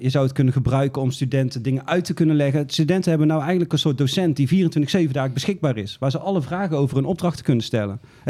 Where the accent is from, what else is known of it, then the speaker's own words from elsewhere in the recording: Boxtel, North Brabant, Netherlands; now in Tilburg, Netherlands; Ik kom uit Boksel oorspronkelijk, maar ik woon in Tilburg.